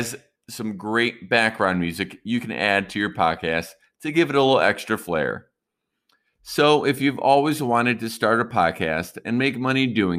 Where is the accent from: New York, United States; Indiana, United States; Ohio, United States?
Ohio, United States; Cleveland; a current issue going on here in my hometown, Cleveland, is our baseball team just changed their name